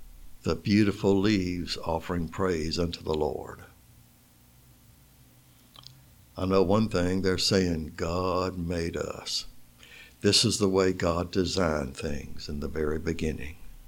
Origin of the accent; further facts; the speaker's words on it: Florida, United States; also born or lived in West Tennessee; Now, I was born in Florida and raised in Florida, lived here most of my life